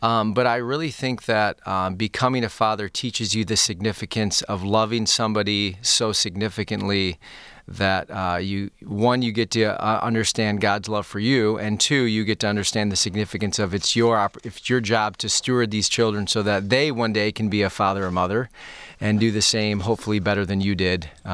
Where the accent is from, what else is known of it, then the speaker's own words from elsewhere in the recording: Farmington, Michigan, United States; I grew up in Farmington, Michigan, the second child of four kids. We grew up in a blue-collar home.